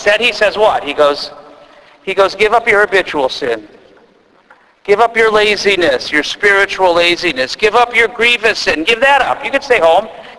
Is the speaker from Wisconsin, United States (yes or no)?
yes; Milwaukee, Wisconsin, United States; that has to do with growing up in Milwaukee.